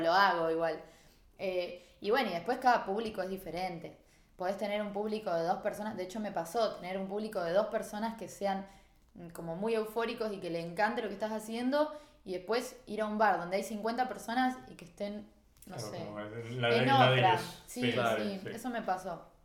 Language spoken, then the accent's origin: Spanish; Pergamino, Buenos Aires Province, Argentina; porque yo soy de Pergamino